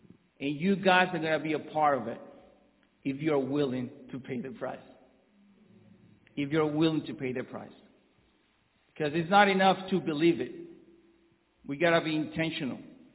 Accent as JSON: {"language": "English", "country": "Venezuela", "moved": "yes", "said": "I'm from Venezuela. And my journey, so I left my country 10 years ago with my family."}